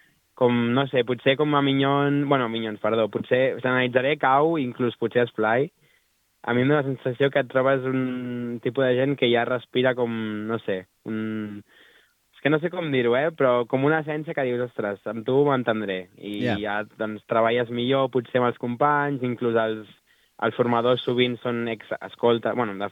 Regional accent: Granollers, Catalonia, Spain; jo sóc de Granollers, que tampoc és allò al mig de res

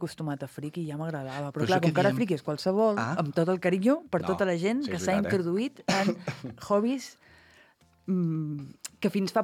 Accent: Olot, Catalonia, Spain; I mira que sóc d'Olot, eh?

